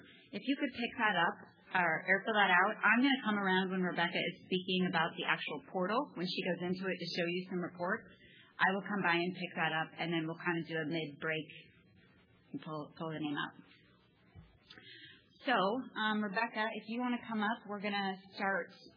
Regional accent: Omaha, Nebraska, United States; Nebraska, I'm from Omaha.

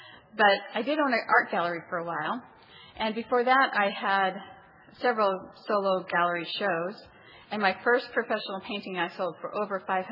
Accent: Beaverton, Oregon, United States; I'm an art teacher at St. Stephen's Academy. I'm from Beaverton, Oregon.

